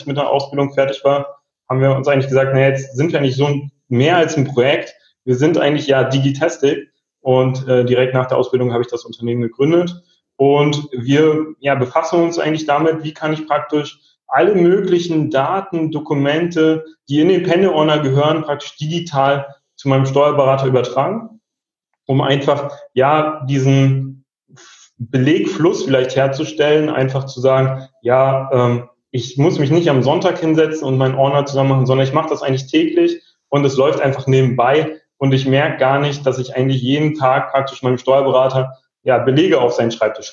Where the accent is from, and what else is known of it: Berlin, Germany